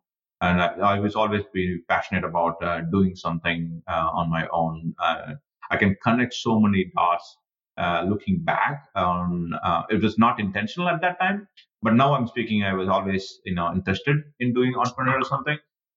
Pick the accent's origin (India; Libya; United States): India; So I was born and raised in India. All my childhood, teenagehood, all those time were spent in India.